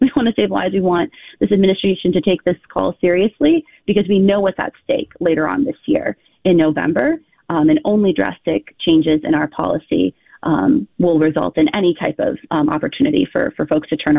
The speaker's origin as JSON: {"language": "English", "region": "Midwest", "country": "United States", "said": "As a Midwesterner through and through, it's been beautiful to see just our neighbors show up as well."}